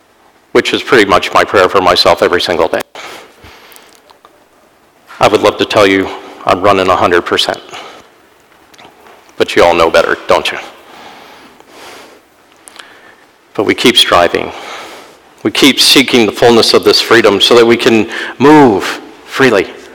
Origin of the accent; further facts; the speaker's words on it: Ireland; I'm an Irishman. I love a good fight. Now, I'm a small Irishman